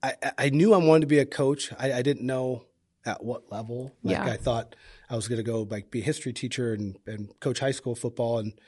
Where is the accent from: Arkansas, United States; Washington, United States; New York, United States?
Washington, United States; Seattle; I'm from Seattle, so it's like going back home.